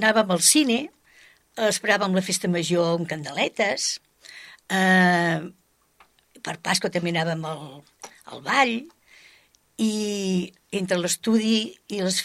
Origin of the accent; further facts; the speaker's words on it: Sant Joan Despí, Catalonia, Spain; also born or lived in Ibiza; Vaig néixer a Eivissa, de mare eivissenca i pare valencià. Vaig passar per València a veure els avis, però tota la meva infantesa ja va ser a Sant Joan d'Espí.